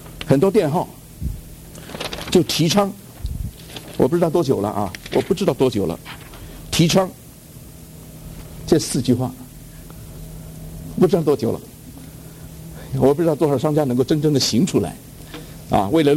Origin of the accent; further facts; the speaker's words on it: United States; Chinese is a second language; 你大概还不知道我在哪里长大的，我在美国长大的，我的中文在美国学的。